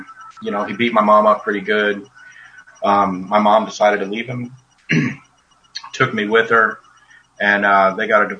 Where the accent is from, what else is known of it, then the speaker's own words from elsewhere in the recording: Savannah, Georgia, United States; born there; I was born in Savannah, Georgia, August 19th, 1980.